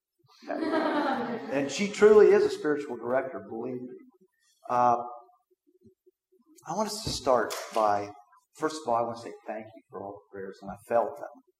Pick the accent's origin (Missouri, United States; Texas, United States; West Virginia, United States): West Virginia, United States; Morgantown; as Bob said, I'm from Morgantown, have a business.